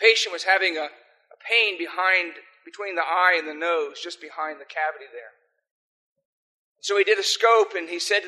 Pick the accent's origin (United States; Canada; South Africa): South Africa; accent: American; I sound like an American, but I'm actually a South African. I've lived there for 26 years. That is my home.